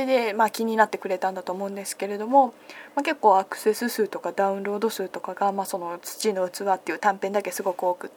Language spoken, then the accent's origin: Japanese; Hiroshima, Japan; also born or lived in Okayama; みんな親戚関係は全員岡山人 で私もまあ岡山人といえば岡山人なんですけれども、岡山にはこう赤ん坊の時にしか住んでなくって、まあ、主に広島で育ったという感じなので